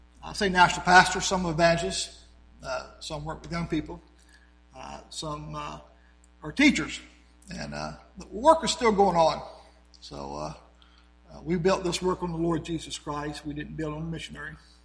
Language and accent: English; Portsmouth, Virginia, United States; Although I grew up in Portsmouth, Virginia, so I've been through a lot of hurricanes.